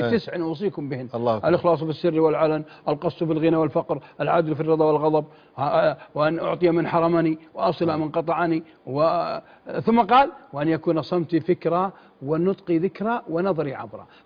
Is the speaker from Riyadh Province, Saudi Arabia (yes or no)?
no; Mecca, Makkah Province, Saudi Arabia; أنا شيخ ولد مكة وتربية مكة